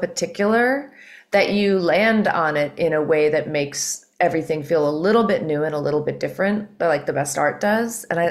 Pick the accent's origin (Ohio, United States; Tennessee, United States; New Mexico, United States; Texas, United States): New Mexico, United States; I'm from New Mexico and Marie also teaches in New Mexico